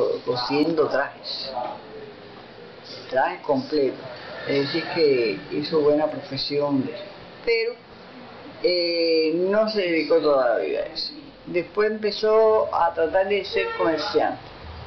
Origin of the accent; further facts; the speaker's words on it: Cuba; born there; Los cuatro nacimos en Cuba.